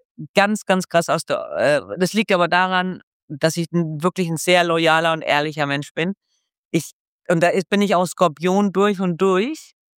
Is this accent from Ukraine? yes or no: no; United States; German is a second language; now in Switzerland; Ich komme aus Amerika. We are the best. Wir sind die Besten auf der Welt und immer größer und weiter.